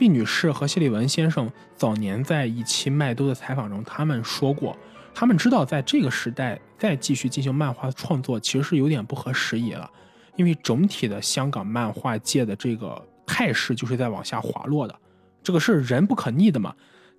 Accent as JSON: {"language": "Chinese", "region": "North China", "country": "China", "said": "就真的就是我们作为北方人去阅读的时候"}